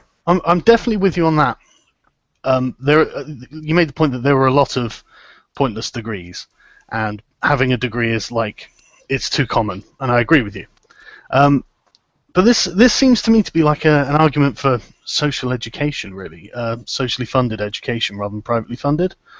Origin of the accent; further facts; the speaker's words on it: United Kingdom; because I'm British